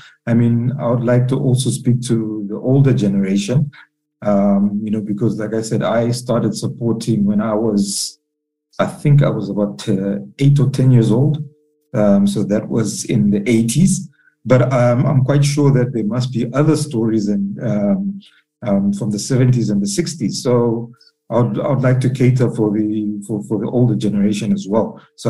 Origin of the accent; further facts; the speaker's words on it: Zambia; also born or lived in South Africa; I was born in Zambia, born and raised, spent half my life there and half my life I've spent in South Africa.